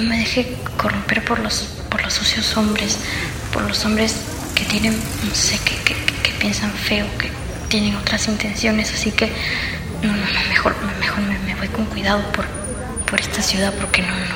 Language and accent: Spanish; Lima, Peru; now in Quito, Ecuador; yo soy limeña, soy de Perú. Y estoy llegando a Quito, bueno, para estudiar mi carrera de psicología.